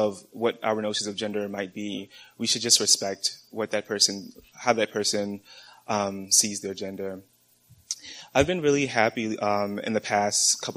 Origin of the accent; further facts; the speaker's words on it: New York City, New York, United States; born there; Because I was born in New York City, I was able to change that for myself, but had I been born in South Carolina, that would not have been possible.